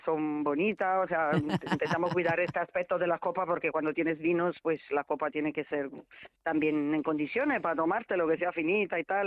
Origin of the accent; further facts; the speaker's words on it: Italy; soy la clásica italiana.